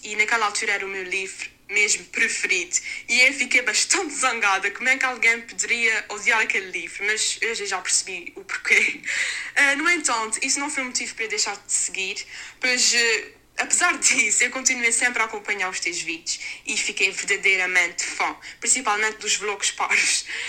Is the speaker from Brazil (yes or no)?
no; Azores, Portugal; accent: Azorean, São Miguel Island; antes que perguntes que sotaque é este, é o sotaque dos Açores, mais propriamente da Ilha de São Miguel.